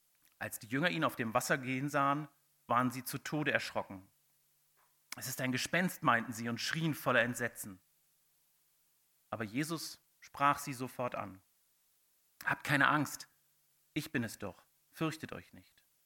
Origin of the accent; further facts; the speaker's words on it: North Rhine-Westphalia, Germany; wir kommen aus Nordrhein-Westfalen, da sind wir mit Frei ganz gut dabei.